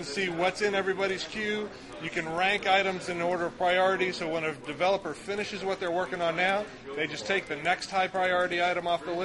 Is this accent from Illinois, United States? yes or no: no; Kansas City, Missouri, United States; Kansas City, Missouri.